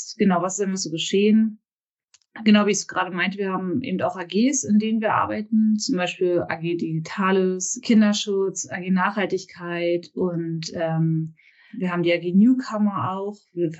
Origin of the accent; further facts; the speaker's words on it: Berlin, Germany; born there; ich bin 34 Jahre alt, gebürtige Berlinerin, liebe Berlin mit seinen Ups und Downs und dem Wetter.